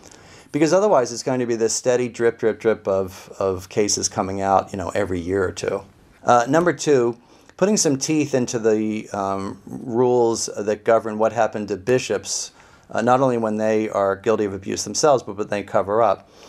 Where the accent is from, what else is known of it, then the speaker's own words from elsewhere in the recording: Pennsylvania, United States; I am. I'm from Pennsylvania, and this is a terrible thing for Pennsylvania